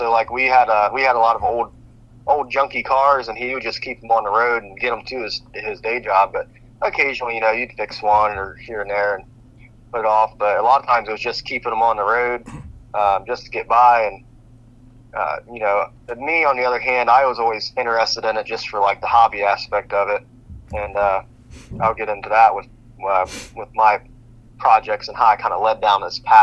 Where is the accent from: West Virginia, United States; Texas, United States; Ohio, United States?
Ohio, United States; Columbus; I am from Columbus, Ohio. It's where I grew up, born and raised, and that's where I still currently reside.